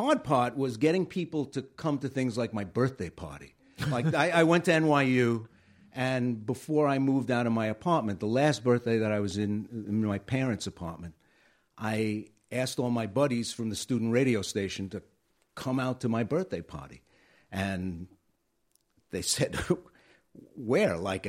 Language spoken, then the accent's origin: English; Bensonhurst, New York, United States; And I grew up in Bensonhurst